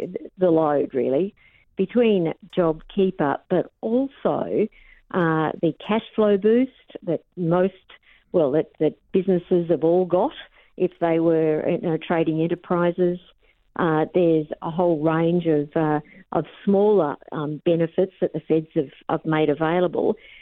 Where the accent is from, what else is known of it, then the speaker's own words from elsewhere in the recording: Queensland, Australia; now in Canberra, Australia; I'm also a Queenslander